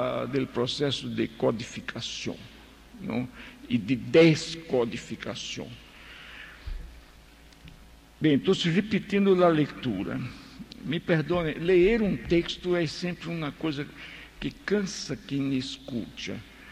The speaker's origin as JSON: {"language": "Portuguese", "town": "Recife", "region": "Pernambuco", "country": "Brazil", "said": "Vocês me perdonem, mas isto aqui é como Recife. E Recife, minha terra, é uma ofensa andar com isto, não?"}